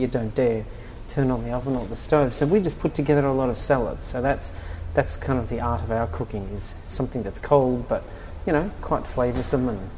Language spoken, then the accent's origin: English; Australia; So no, the whole idea of an Australian designer even being there was absurd.